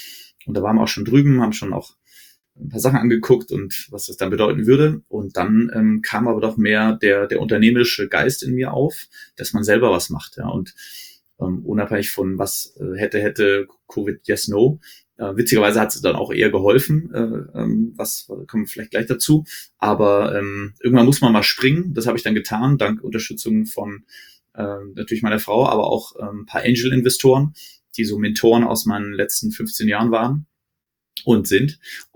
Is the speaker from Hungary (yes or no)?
no; Frankfurt, Hesse, Germany; also born or lived in Stuttgart; Also ich bin Frankfurter Jung, also ein Hesse, war danach ein Schwabe in Stuttgart